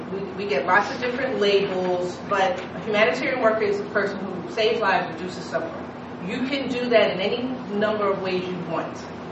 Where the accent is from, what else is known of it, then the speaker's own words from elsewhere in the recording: Hollis, New York, United States; So I grew up in Hollis, Queens. Three blocks from … three blocks from